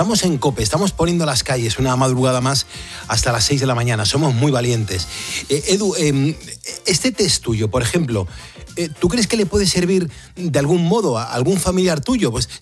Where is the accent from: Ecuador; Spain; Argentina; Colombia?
Spain; un buen crisol, es verdad, bueno, para eso somos españoles y somos muy grandes.